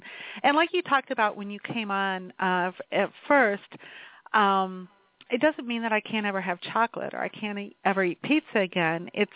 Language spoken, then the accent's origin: English; Naperville, Illinois, United States; I grew up here in Naperville, and so always, you know, just had a lot of extra weight